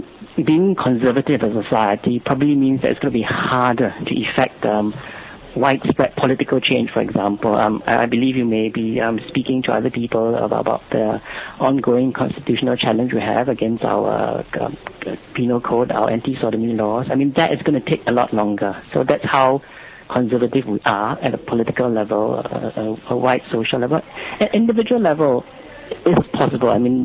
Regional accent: Singapore; I'm from Singapore.

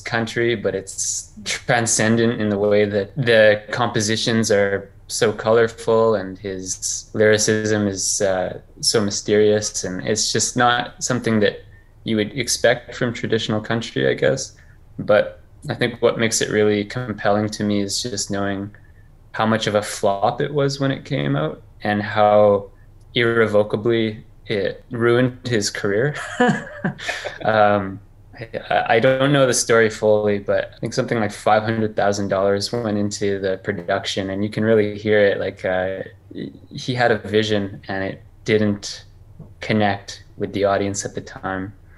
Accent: Canada; I mean, I'm from Canada. I grew up pretty rural.

